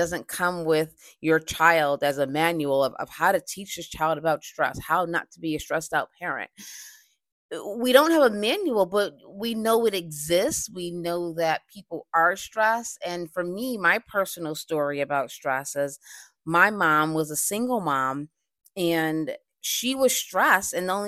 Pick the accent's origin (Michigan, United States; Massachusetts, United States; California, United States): Massachusetts, United States; Boston; I recently did a stress seminar in Boston, my hometown